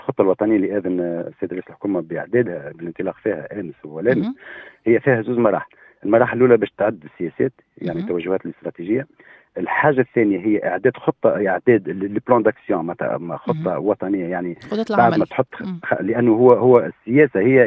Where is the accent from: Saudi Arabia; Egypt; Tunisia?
Tunisia; عندنا في تونس